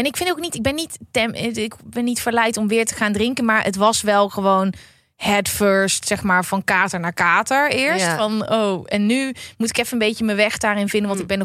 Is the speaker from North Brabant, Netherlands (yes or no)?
yes; Uden, North Brabant, Netherlands; Ja, ik kom uit Uden en dan heb je zo'n winkel.